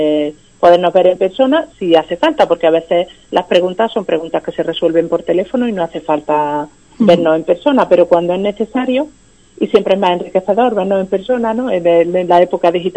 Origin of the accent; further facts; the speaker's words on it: Pozoblanco, Andalusia, Spain; born there; Pero además yo soy cordobesa de nacimiento, nací en Pozo Blanco.